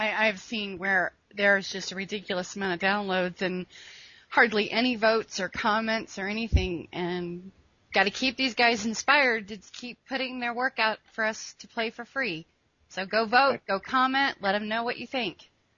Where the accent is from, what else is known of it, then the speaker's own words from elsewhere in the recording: Ohio, United States; now in Kansas, United States; Well, I'm from up near the Lake Erie area of Ohio.